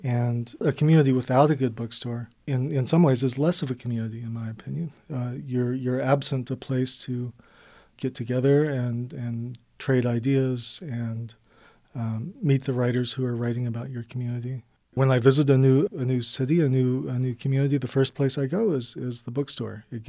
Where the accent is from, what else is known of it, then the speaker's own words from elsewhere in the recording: Livingston, Montana, United States; now in Bozeman, United States; It's where I live. I grew up in Livingston, but I'm living now in Bozeman.